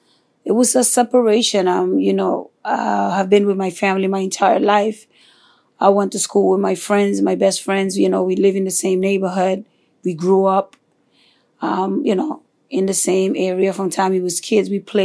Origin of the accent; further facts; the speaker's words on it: Honduras; I was born and raised in Honduras, Central America.